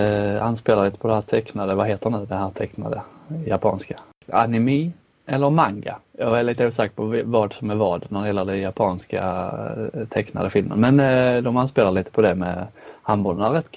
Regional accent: Slovenia; Swedish is a second language; Vi närmar oss mina hemtrakter och stannar lite på i Slovenien

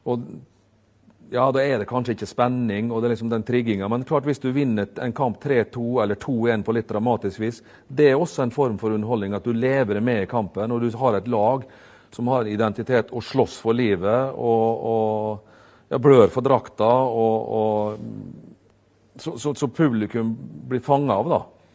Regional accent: Rekdal, Møre og Romsdal, Norway; Jeg husker jeg satt på senga, dobbeltsenga hjemme på Rekdal på soverommet til moderen

